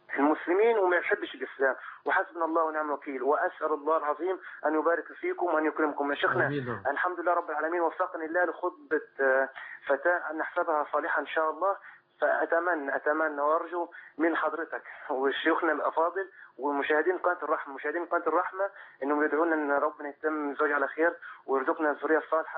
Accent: Asyut Governorate, Egypt; انا اساسا من اسيوط،

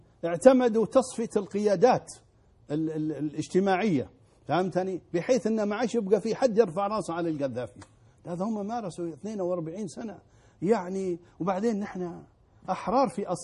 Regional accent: Libya; أنا أقول لك خذها مني، وأنا كليبي وأعرف الليبيين

